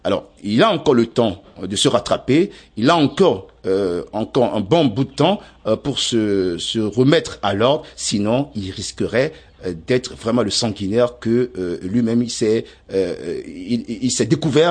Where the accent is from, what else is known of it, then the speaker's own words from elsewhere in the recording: Togo; Mais chez nous au Togo, ben non, on manifeste